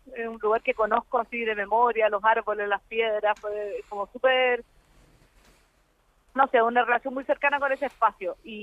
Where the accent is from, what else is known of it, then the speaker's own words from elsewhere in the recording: Santiago, Santiago Metropolitan Region, Chile; Bueno, yo crecí en Santiago